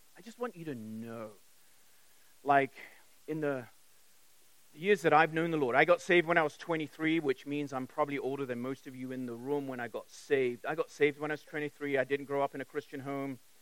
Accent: England, United Kingdom; the question that I had when I was a little kid growing up in England

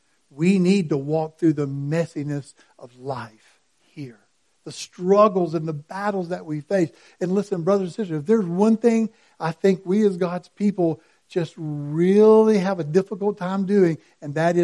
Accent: Georgia, United States; let's go ahead and say it because I'm from Georgia, those Bulldogs as they come out of that locker room.

